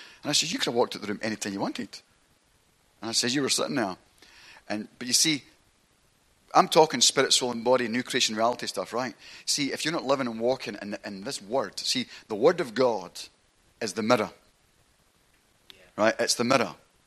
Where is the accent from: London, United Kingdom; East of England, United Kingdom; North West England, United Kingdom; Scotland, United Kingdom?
Scotland, United Kingdom; my background, you know, I'm Scottish, right? But I had a grandfather who was Irish, right? Right? Northern Ireland, right? He was Northern Irish. My grandmother was Italian, right?